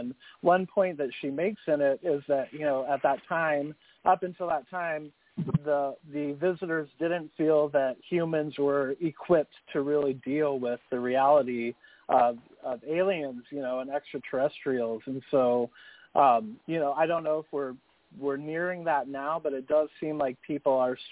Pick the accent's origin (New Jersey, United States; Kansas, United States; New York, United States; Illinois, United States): Kansas, United States; Russell; I have a story from my childhood growing up around Russell, Kansas, that happened in the 80s.